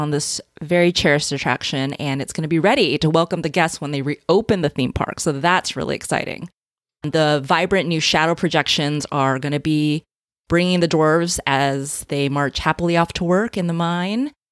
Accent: California, United States; I grew up in Southern California. Therefore, it was the best place to hang out at Disneyland.

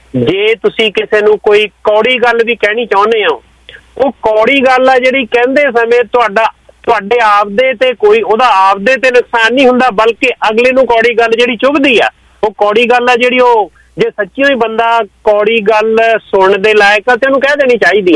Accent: Punjab, India; moved away; ਸਾਡਾ ਜੀ ਕਰਦਾ ਵੀ ਥੋੜੇ ਜਿਹੇ ਮਹੀਨੇ ਕੰਮ ਕਰਕੇ ਵੀ ਚਲੋ ਪੰਜਾਬ ਨੂੰ ਚੱਲੀਏ, ਕਿਉਂਕਿ ਅਸੀਂ ਉਸ ਮਿੱਟੀ 'ਚ ਵੱਡੇ ਹੋਏ ਹਾਂ।

